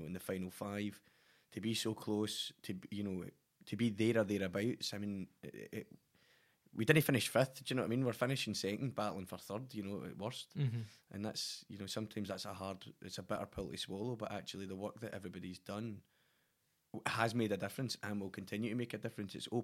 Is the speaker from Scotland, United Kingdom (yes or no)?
yes; Scotland, United Kingdom; little small town in Stirlingshire, and it was mad. That was that thing about, you know, community and being Scottish and being proud of where you come from